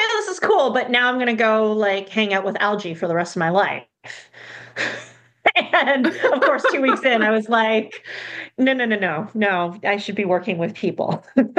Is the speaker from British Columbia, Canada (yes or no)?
yes; Vancouver, British Columbia, Canada; moved away as an adult; now in Toronto, Canada; So I moved to Toronto, actually. I'm from Vancouver, which is on the west coast of Canada. And I moved to Toronto for graduate school